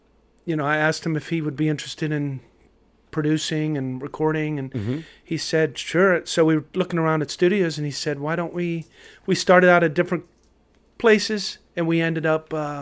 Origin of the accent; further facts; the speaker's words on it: Pittsburgh, Pennsylvania, United States; also born or lived in New York; Yeah, we have family. Yeah, I grew up there. Mm-hmm. Pittsburgh, moved to New York for a little bit